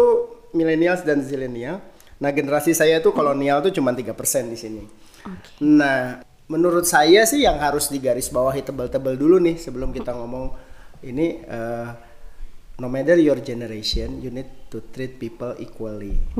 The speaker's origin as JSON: {"language": "Indonesian", "region": "West Java", "country": "Indonesia", "said": "Ya, mungkin kalau saya kebetulan orang Sunda, ngomongin F suka susah ya"}